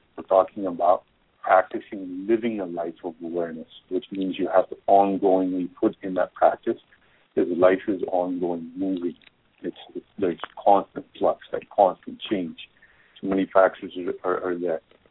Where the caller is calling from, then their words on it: India; I'm calling in from India right now.